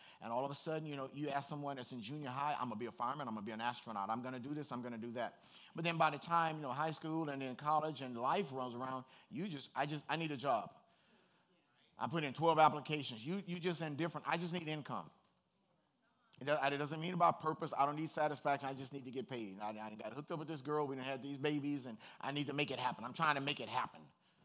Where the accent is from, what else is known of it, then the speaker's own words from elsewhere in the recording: Compton, California, United States; Now, Compton ain't bad. I know Compton's not bad. I'm from Compton.